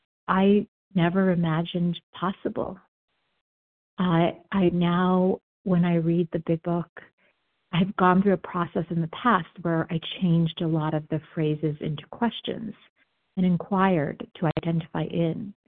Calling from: Denver, Colorado, United States; I'm calling from Denver, Colorado.

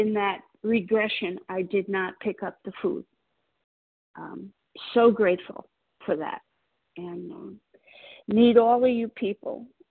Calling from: Florida, United States; I live in Florida.

